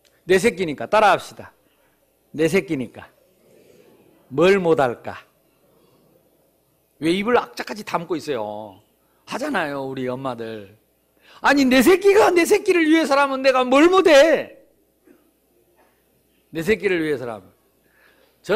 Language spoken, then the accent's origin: Korean; South Korea; born there; 육신이 지금 태어났을 뿐, 이 시대에 태어났을 뿐이고, 하필이면 한국에서 태어났을 뿐이고